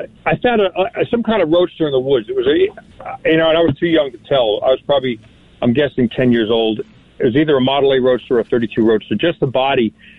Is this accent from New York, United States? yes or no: yes; Holbrook, New York, United States; I'm from Holbrook.